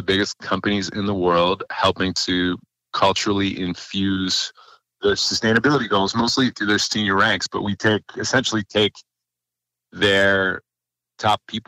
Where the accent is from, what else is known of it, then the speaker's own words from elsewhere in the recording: Baltimore, Maryland, United States; Grew up in Baltimore. I managed rock bands in my early 20s.